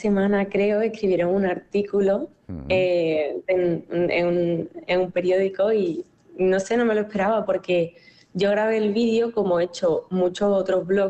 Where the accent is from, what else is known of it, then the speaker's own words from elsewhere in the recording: Seville, Andalusia, Spain; now in Madrid, Spain; soy de Sevilla, pero estoy estudiando en Madrid, en la Red Juan Carlos